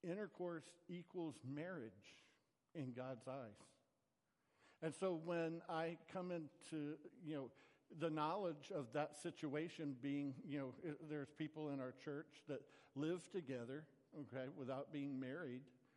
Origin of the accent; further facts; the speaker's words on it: the South, United States; now in California, United States; It's so different than when I grew up in the South.